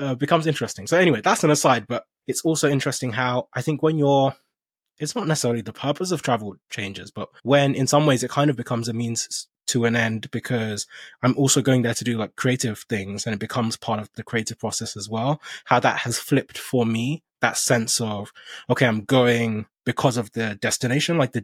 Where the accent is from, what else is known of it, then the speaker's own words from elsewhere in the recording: Nigeria; I'm originally from Nigeria.